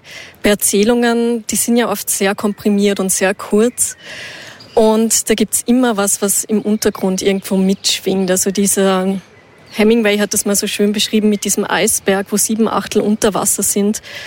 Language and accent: German; Upper Austria, Austria; also born or lived in Linz; gebürtige Linzerin, aber auch aufgewachsen im Mühlviertel, Innviertel, Salzkammergut und auch noch, wie soll man sagen, im Herzen da irgendwo zu Hause.